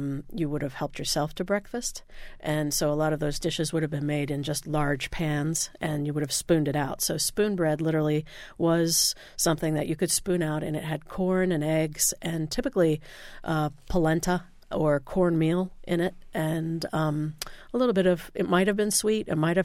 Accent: Indiana, United States; growing up in Indiana didn't exactly.

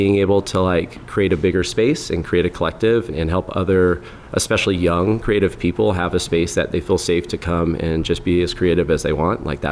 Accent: Kansas, United States; also born or lived in North Dakota; So I grew up in Kansas. I was born in North Dakota and moved there when I was pretty young.

